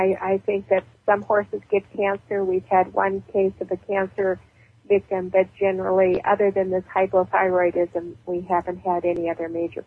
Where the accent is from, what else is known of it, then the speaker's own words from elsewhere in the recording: Pennsylvania, United States; my girlfriend, where I grew up in Pennsylvania, had a horse, and so I started riding at a very young age.